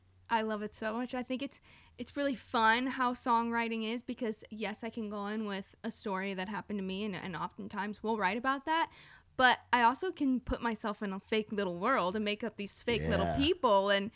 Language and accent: English; Jasper, Georgia, United States; I'm from North Georgia. It's called Jasper.